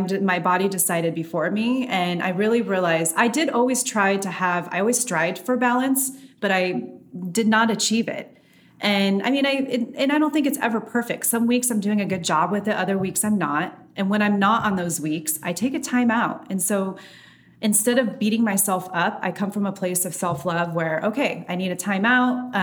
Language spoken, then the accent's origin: English; Los Angeles, California, United States; Well, I grew up in the Valley, in the outskirts of downtown LA. And so I did always feel like the odd man out.